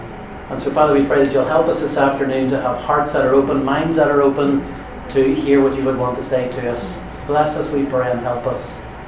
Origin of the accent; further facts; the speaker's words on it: Northern Ireland, United Kingdom; You can probably tell that I'm not American. You can probably tell that I'm not English. I come from Northern Ireland.